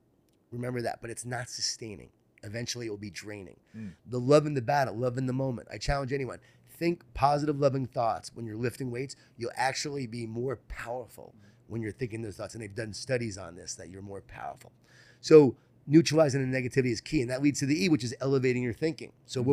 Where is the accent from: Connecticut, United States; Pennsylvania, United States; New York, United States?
New York, United States; Long Island; Growing up in Long Island, New York, right?